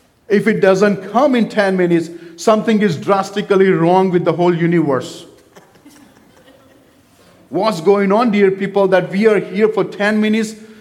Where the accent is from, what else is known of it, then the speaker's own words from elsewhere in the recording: India; Oh, we're all Indian. We all eat Indian food all the time.